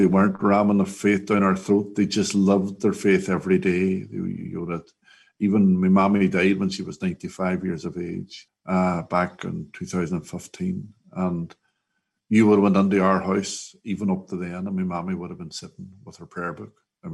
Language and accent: English; Derry, Northern Ireland, United Kingdom; but because I'm from Derry and the song's about Derry.